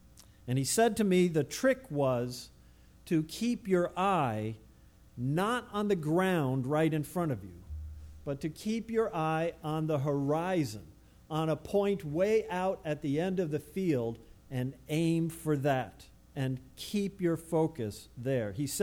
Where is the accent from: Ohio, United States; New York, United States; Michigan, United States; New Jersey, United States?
New York, United States; also born or lived in Theresa, United States; Many of you know that I grew up on Long Island. I was born and bred as much of a suburbanite as anybody ever could be. You may also know that prior to coming here for ministry, I lived in a very, very small town in northern New York called Theresa.